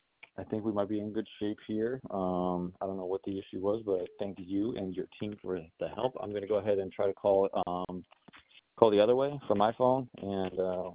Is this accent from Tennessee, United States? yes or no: no; New York, United States; now in Pine Plains, United States; So where I live now in Pine Plains is about, well, it's exactly an hour from where I was, where I grew up.